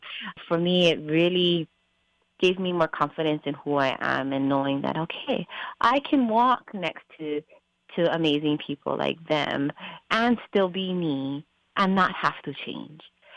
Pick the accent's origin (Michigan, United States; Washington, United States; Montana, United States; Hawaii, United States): Hawaii, United States; Molokai; as a Kanaka Maoli, as a Hawaiian woman, from Molokai.